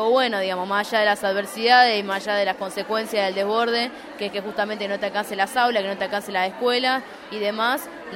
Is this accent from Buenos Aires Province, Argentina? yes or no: yes; Mar del Plata, Buenos Aires Province, Argentina; soy parte de la comisión organizadora y sí, soy de acá de Mar del Plata